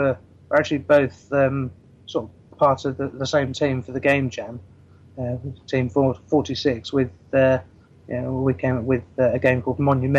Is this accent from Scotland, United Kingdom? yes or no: no; South East England, United Kingdom; I'm from Surrey, and I'm doing the developer course with Train to Game.